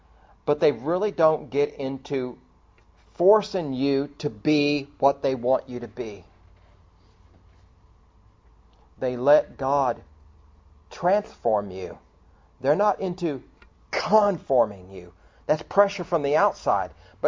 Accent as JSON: {"language": "English", "region": "Texas", "country": "United States", "tie": "born or raised there", "said": "Suzanne and I grew up here in Texas."}